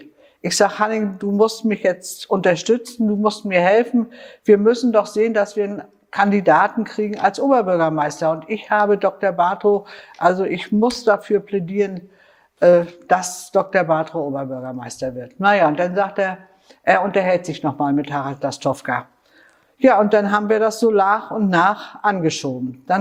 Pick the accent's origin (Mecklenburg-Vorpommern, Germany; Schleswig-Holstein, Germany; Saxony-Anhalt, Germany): Mecklenburg-Vorpommern, Germany; ich bin auf dem Triebserdamm groß geworden, habe im Triebser fast 60 Jahre gelebt.